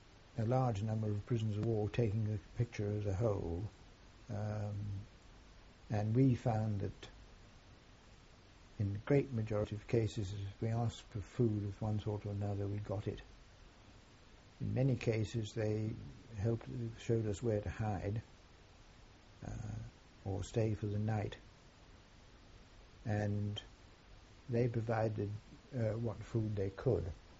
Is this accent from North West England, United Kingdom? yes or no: no; North East England, United Kingdom; And if we said we came from County Durham, they obviously can't come from England.